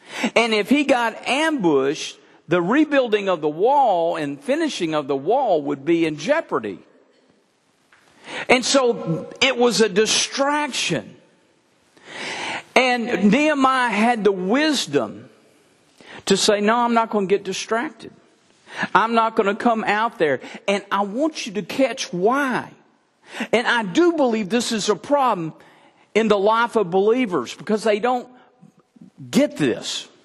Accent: Texas, United States; I'm a Texan, born and bred.

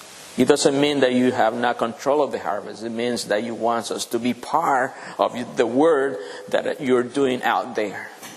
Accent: Dominican Republic; English is a second language; I know I'm from Dominican Republic. And I think you can notice that, right? In my language.

